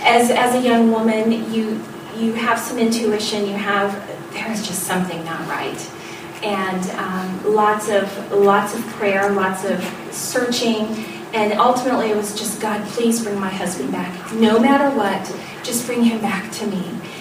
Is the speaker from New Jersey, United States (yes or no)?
no; Terre Haute, Indiana, United States; moved away as an adult; also born or lived in Dallas, Texas; quickly we were taken away from Terre Haute, which was my hometown. Tony's job took us to Dallas, Texas, the big city, and stretched us a lot. 20, 21 years old when we moved